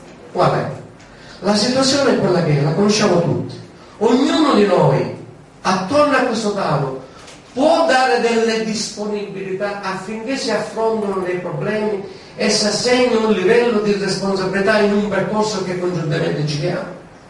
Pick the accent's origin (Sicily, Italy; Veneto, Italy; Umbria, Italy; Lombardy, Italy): Sicily, Italy; Enna; Nel mio territorio, io provengo da Enna